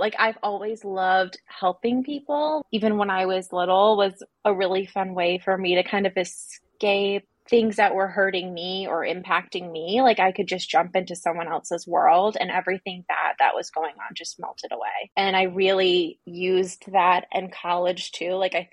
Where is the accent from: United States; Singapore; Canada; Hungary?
Singapore; growing up abroad, I grew up in Singapore, which was a place that was actively colonized.